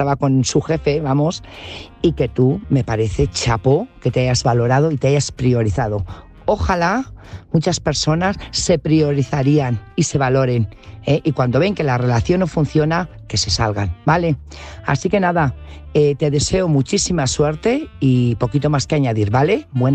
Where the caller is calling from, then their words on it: Burgos, Castile and León, Spain; corresponsal de Burgos.